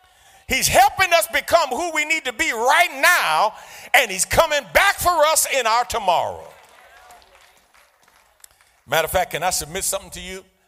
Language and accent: English; New York City, New York, United States; I was born in New York City, Brooklyn, New York. Grew up on the Lower East Side of Manhattan, 465 East 10th Street, apartment 13H in the Jacob Riis Housing Projects.